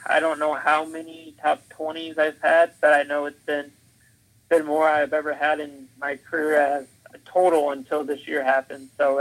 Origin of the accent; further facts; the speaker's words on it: Cedar Rapids, Iowa, United States; We're both from Cedar Rapids, and that's where we grew up racing for the most part, was Hawkeye Downs Speedway.